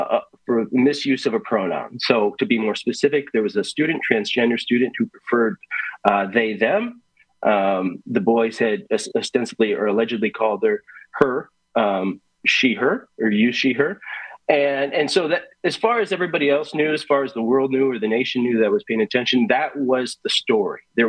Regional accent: Wisconsin, United States; So like you, Kristen, I grew up in Wisconsin

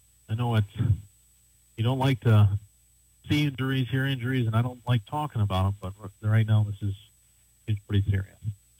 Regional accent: Park Falls, Wisconsin, United States; I'm from Park Falls, you know

